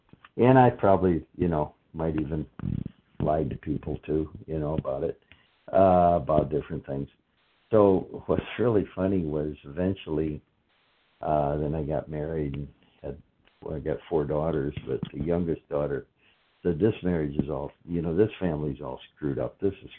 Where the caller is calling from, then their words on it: Fort Myers, Florida, United States; I'm in Fort Myers, Florida.